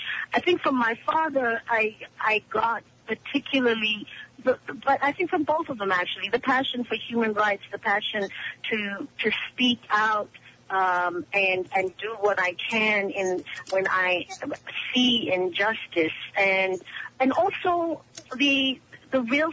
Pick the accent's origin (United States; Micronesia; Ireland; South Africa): South Africa; also born or lived in England / Swaziland; And I remember that when we moved back to South Africa from England, and went to another boarding school in Swaziland